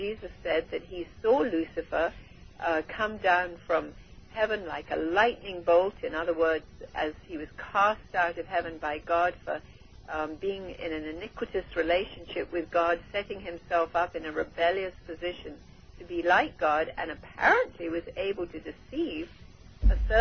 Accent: India; I feel so blessed that I was born and raised in India

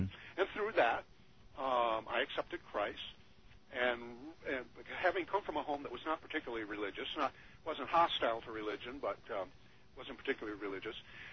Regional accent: Midwest, United States; growing up in America and coming from the Midwest, obviously I've religion has been a part of my life as well.

